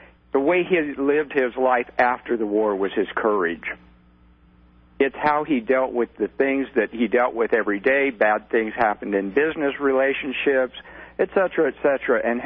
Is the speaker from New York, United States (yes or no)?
no; Colorado Springs, Colorado, United States; And I'm from Colorado. I was born in Colorado Springs.